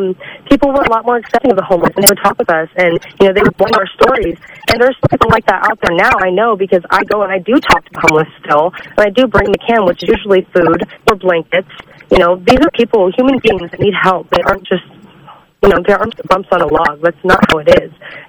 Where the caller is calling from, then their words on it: Chico, California, United States; I'm calling from Chico.